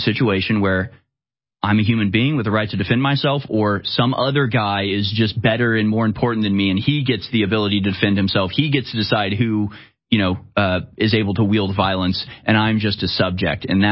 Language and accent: English; United States; We're American. You don't outrank us.